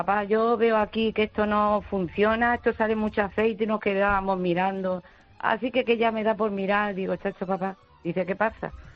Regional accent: Zafra, Extremadura, Spain; now in Huesca, Spain; primero tengo que decir que vivo en Huesca, pero que soy de Zafra, porque si no, quien me oiga dirá que no soy yo. Entonces, a mí lo que me pasó, porque vivíamos en un pueblo al lado de Zafra, que se llama Alconera, mi padre era guardia

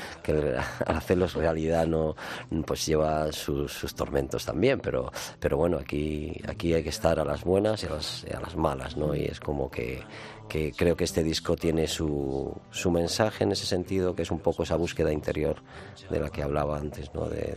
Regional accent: Almería, Andalusia, Spain; moved away; mi entrada en el 86 aquí cuando me vine de Almería a tocar

